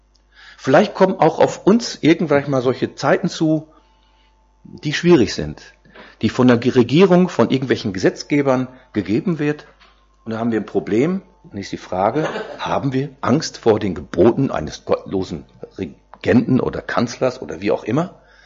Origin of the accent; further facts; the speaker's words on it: North Rhine-Westphalia, Germany; Als ich nach Schleswig-Holstein kam, Mitte der 70er Jahre, ich komme sonst aus NRW, ich bin Sauerländer